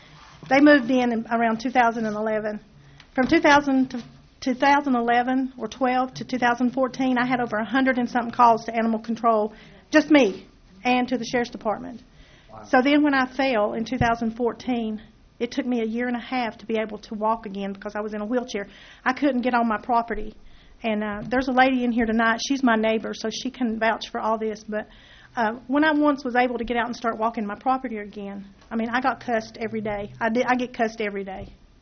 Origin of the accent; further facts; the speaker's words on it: North Carolina, United States; I was born and raised in Buncombe County. I wouldn't go back to Buncombe County for no reason.